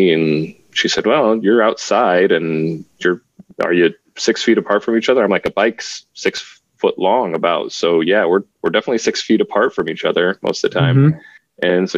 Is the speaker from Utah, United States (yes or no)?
yes; Utah, United States; I grew up in Utah and right up against these big, huge Wasatch Mountains.